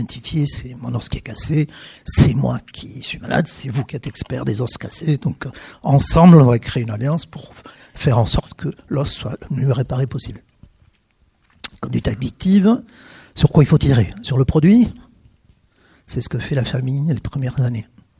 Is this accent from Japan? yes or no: no; Jonzac, Nouvelle-Aquitaine, France; je viens de Jonzac. Quand il n'y a pas de bouchon, c'est une heure de route, à mi-chemin, entre Bordeaux et La Rochelle. Une mégalopole de 3800 habitants.